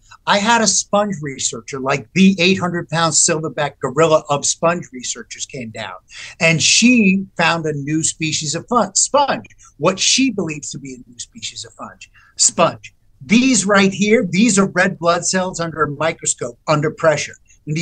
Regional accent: Naples, Campania, Italy; now in New York, United States; Man, when I moved to New York from Italy, right? I came from Naples, right? We came to New York.

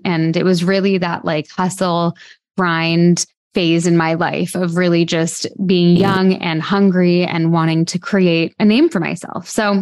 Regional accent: Canada; moved away as an adult; I'm from Canada. I moved to London, England when I was 19 years old.

